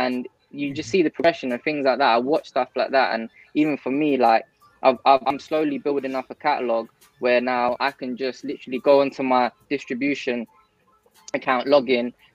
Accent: United Kingdom; for many years as a young British Bengali boy, I'll be honest, man, like I was embarrassed to say that I was Bengali

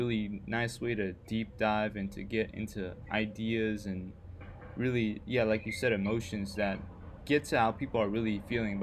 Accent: Pakistan; I'm from Pakistan, so my family, we're all spread all over the world.

